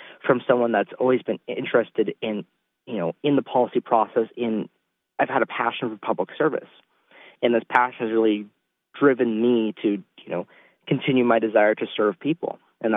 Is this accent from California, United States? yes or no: yes; California, United States; Well, you know, I'm from Mendocino County, and I've grown up in a rural community my entire life.